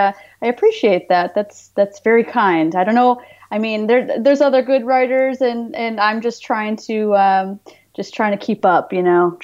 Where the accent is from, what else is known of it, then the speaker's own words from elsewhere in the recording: Massachusetts, United States; Yeah, I grew up in Massachusetts and my family lives in upstate New York